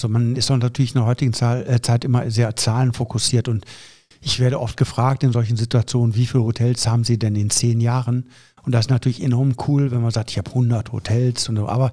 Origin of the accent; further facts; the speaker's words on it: Meerbusch, North Rhine-Westphalia, Germany; also born or lived in Hüls / Neuss; Ich bin in Hüls geboren, der Heimatstadt meiner Mutter. Habe dann die ersten 2 Lebensjahre in Neuss gewohnt und wohne seit derzeit dann in Meerbusch, in Büderich.